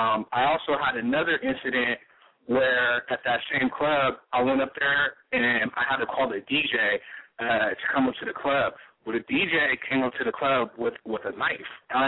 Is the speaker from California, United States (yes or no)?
yes; San Diego, California, United States; now in Arizona, United States; I'm from San Diego. I'm from Southeast Diego, but I'm out here in Arizona.